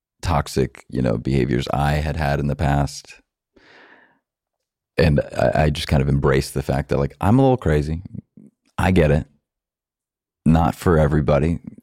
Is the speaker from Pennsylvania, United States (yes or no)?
no; New York, United States; Well, I spent almost my entire life in New York. I grew up right outside New York. So like a 30-minute train ride to Grand Central, very close.